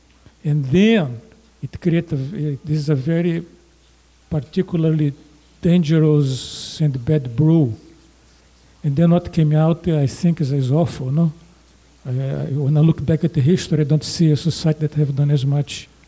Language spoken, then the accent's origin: English; Brazil; English is a second language; moved away as an adult; I came from Brazil, so I can compare societies since I have lived 28 years there and 30 years here.